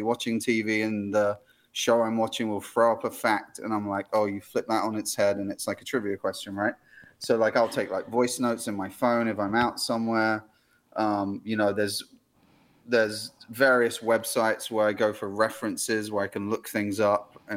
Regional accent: England, United Kingdom; I have to say it this way because I'm English

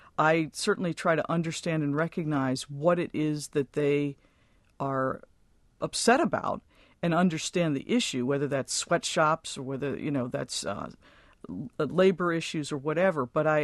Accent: Washington, District of Columbia, United States; And I grew up in the Washington, D.C. Area.

